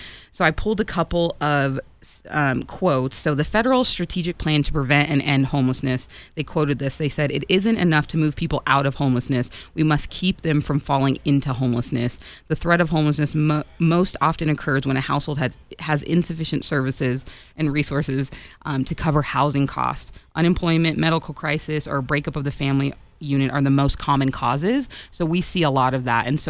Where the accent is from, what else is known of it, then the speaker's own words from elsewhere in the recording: Texas, United States; I'm from here